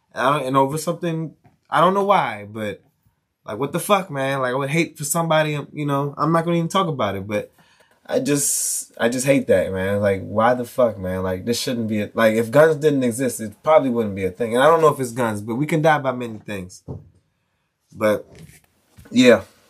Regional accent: Upper Marlboro, Maryland, United States; Shout out to the DMV. I'm from Maryland. You know what I'm saying? The hood of Upper Marlboro.

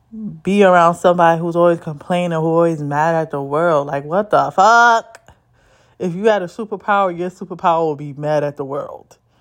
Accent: New York, United States; especially being a New Yorker.

